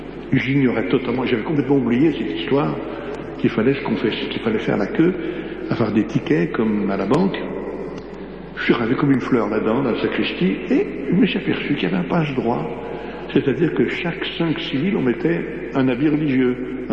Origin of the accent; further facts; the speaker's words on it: France; je suis français